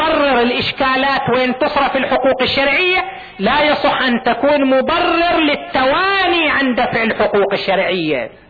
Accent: Eastern Province, Saudi Arabia; في جمعية عندنا في الدمام، جمعية تأهيل المعاقين، وفيها ناس أيضا من أبناء منطقتنا

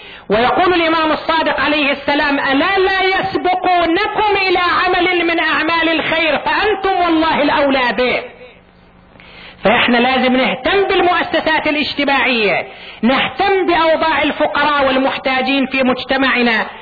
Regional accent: Eastern Province, Saudi Arabia; في جمعية عندنا في الدمام، جمعية تأهيل المعاقين، وفيها ناس أيضا من أبناء منطقتنا

